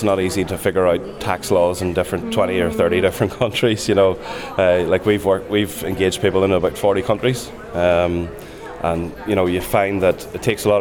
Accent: Armagh, Northern Ireland, United Kingdom; accent: Armagh; given my accent, obviously, from Armagh, business based in Monaghan

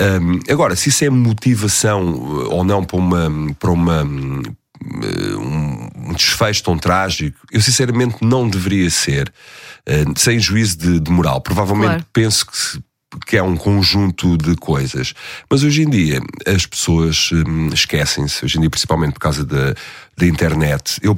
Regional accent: Portugal; nós somos portugueses.

